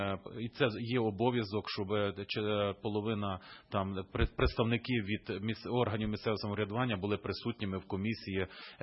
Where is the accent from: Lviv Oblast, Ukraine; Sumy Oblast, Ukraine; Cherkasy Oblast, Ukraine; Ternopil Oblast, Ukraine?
Lviv Oblast, Ukraine; Lviv; Львів, от моє рідне місто